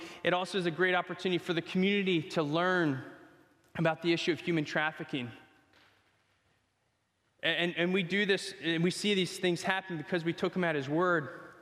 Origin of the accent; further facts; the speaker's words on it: Telford, Pennsylvania, United States; also born or lived in Ukraine; I grew up in Ukraine from age 12 to 18 because they saw a great need. We had a lot of fun stuff here in Telford. We lived on the ridge.